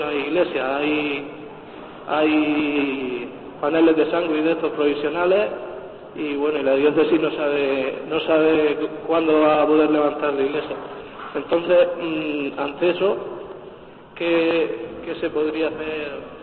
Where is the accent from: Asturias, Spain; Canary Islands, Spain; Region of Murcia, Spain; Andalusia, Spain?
Region of Murcia, Spain; Murcia; soy de Murcia.